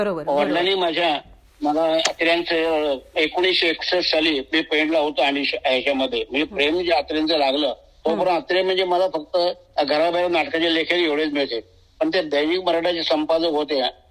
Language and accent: Marathi; Koregaon, Maharashtra, India; मी राहणारा मूळचा कोरेगावचा, म्हणजे सातारा जिल्ह्यामध्ये कोरेगाव आहे, त्या कोरेगावचा राहणारा. कोरेगाव हे तालुक्याचं ठिकाण